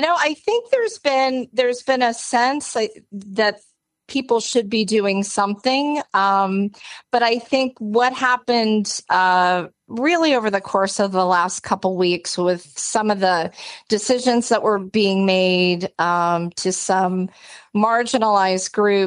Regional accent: United States; as an American citizen living abroad, certainly some of the policies and the economic decisions that are being made not only affects me, but affects my family, affects friends back home.

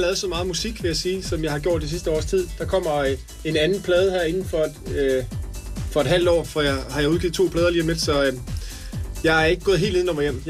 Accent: Aarhus, Central Denmark Region, Denmark; jeg er fra Aarhus, og det er selv, det ved jeg ikke, om det er sejt eller ikke sejt, men jeg boede ude sådan lidt ude. Jeg var ikke sådan et bymenneske. Vi boede ude, hvor markerne ligesom begyndte i Aarhus

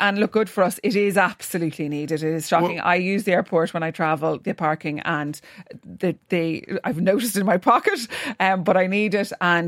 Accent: Waterford, Munster, Ireland; I haven't been, even though I grew up in Waterford, and I will be visiting, definitely.

